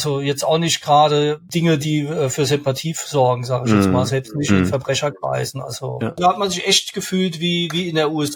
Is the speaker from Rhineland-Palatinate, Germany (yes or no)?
yes; Rhineland-Palatinate, Germany; Ich bin ja in Rheinland-Pfalz groß geworden